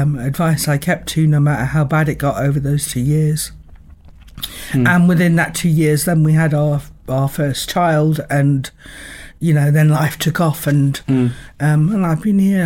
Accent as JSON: {"language": "English", "region": "London", "country": "United Kingdom", "moved": "yes", "said": "I come from London, you know."}